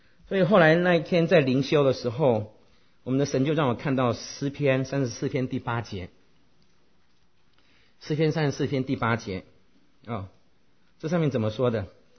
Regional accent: Taiwan; 我虽然在台湾长大，可是我父亲是湖南人，我们湖南骡子这个脾气是很厉害的

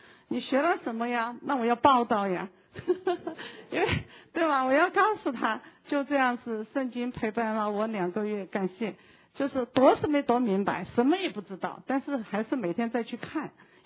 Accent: Meishan, Sichuan, China; 我是来自四川的，就是眉山。眉山可能就是大家不知道，眉山就是讲一个人物吧，苏东坡。对，虽然我长得不太就是文化人，但是出生在文化人的家乡

